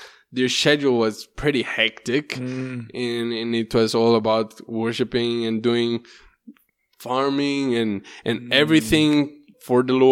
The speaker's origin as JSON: {"language": "English", "country": "Brazil", "also_born_or_lived": "Peru", "said": "So I came from Brazil."}